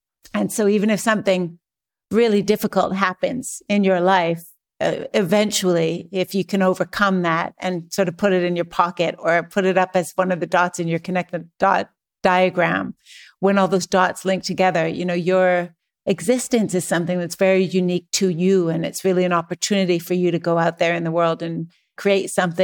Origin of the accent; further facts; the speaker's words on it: Saskatchewan, Canada; also born or lived in Alberta; I'm a Canadian. I grew up mostly in Saskatchewan and Alberta. Saskatchewan is like the prairies, you know, there's sort of nothing there except for farmhouses and a couple of small cities.